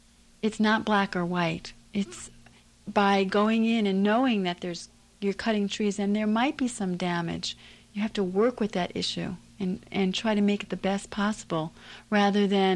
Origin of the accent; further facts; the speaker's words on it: Brooklyn, New York, United States; Right, I grew up in Brooklyn.